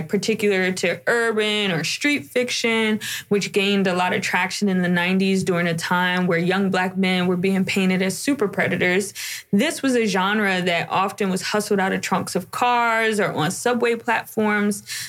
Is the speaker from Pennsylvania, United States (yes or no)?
yes; Philadelphia, Pennsylvania, United States; Growing up in Philadelphia, there were a few Black-owned bookstores at the time